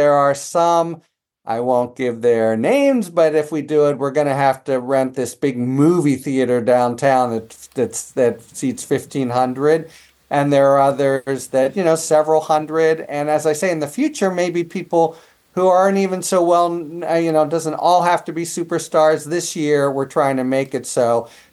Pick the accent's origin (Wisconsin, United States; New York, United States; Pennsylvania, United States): Pennsylvania, United States; Pittsburgh; now in San Diego, United States; When I was growing up in Pittsburgh, we had something like this, but they don't.